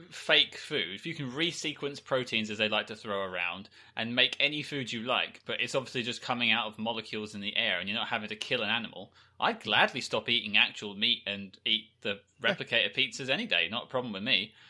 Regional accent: United Kingdom; Well, as a British man, thank you for asking me first. I'm going to represent my fellow British man, Sir Patrick Stewart.

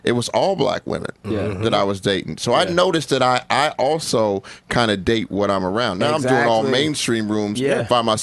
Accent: Denver, Colorado, United States; I grew up in Denver.

